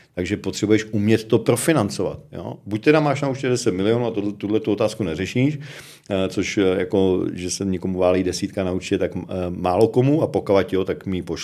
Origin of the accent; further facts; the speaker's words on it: Prague, Czechia; Jsme z Prahy, tak víme, jo, že každý, kdo bydlí anebo vyrůstal v té své části, tak ta je nejlepší.